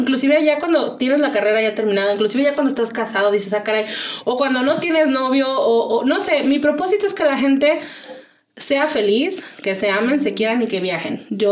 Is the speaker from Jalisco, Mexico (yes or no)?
yes; Guadalajara, Jalisco, Mexico; Soy de Guadalajara, estudié ciencias de la comunicación.